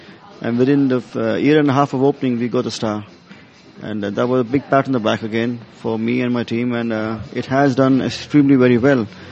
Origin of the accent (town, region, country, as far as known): Mumbai, Maharashtra, India; born or raised there